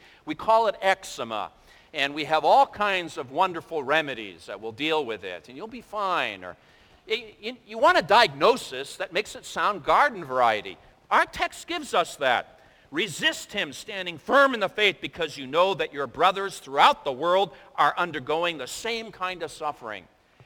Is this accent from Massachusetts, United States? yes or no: yes; Boston, Massachusetts, United States; we just say, well, I'm from Boston. You know, that's the way we are.